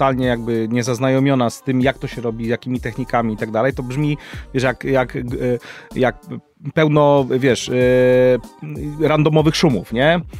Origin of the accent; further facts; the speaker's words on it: Silesian Voivodeship, Poland; now in Warsaw, Poland; wyjechałem ze Śląska, musiałem wyjechać ze Śląska za chlebem tutaj do Warszawy.